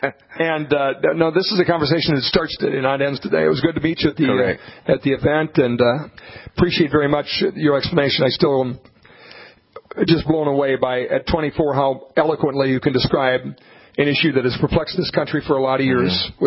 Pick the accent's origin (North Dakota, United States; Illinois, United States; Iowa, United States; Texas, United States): North Dakota, United States; from North Dakota.